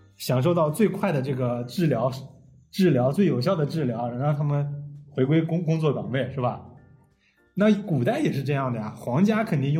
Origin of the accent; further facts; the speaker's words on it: China; 我们中国人这么厉害